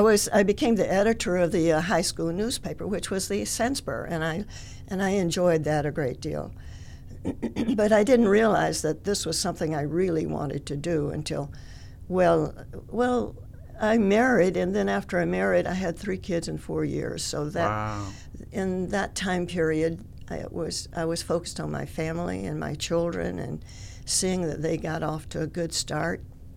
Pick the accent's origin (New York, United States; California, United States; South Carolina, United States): South Carolina, United States; born there; I was born in Lexington County.